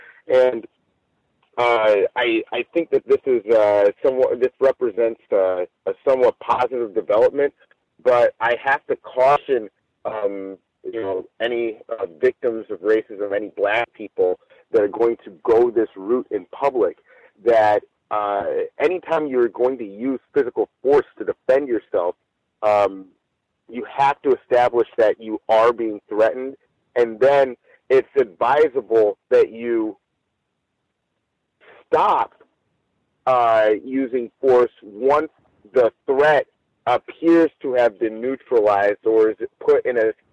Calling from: Pomona, California, United States; I'm reporting from Pomona, California.

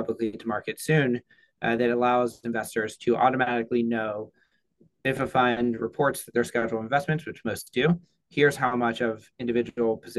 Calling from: New York City, New York, United States; Calling in from Flatiron in Manhattan, New York City.

